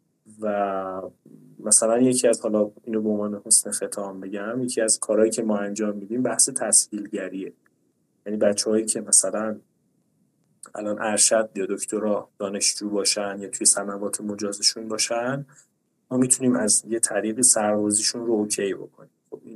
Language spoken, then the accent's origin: Persian; Iran; ولی خب به هر حال ما ایرانی هستیم، راههایی بلدیم دیگه.